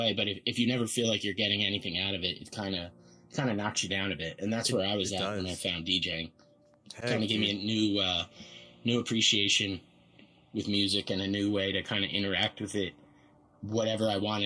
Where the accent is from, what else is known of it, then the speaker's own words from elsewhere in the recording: New Jersey, United States; I'm from New Jersey, USA.